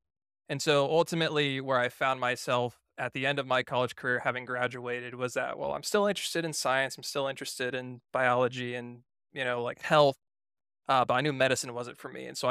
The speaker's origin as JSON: {"language": "English", "region": "Indiana", "country": "United States", "said": "I hail from Indiana."}